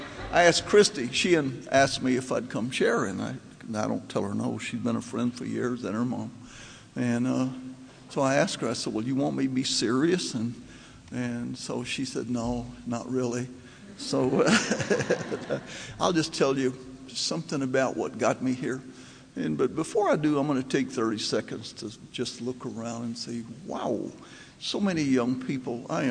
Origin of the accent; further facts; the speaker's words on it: Texas, United States; So I was introduced from Texas, and there's a reason. See, in Texas, we're taught early on, especially in AA, you never let the truth get in the way of a good story.